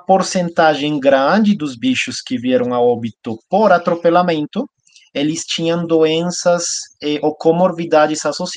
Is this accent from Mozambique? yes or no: no; Colombia; Portuguese is a second language; moved away as an adult; now in Brazil; eu acho que já você percebeu que meu sotaque é bem marcante. Então, eu não sou brasileiro, eu sou natural da Colômbia. Eu me formei como médico veterinário lá na Universidade de La Salle, em Bogotá. Depois, eu cheguei aqui no Brasil em 2015.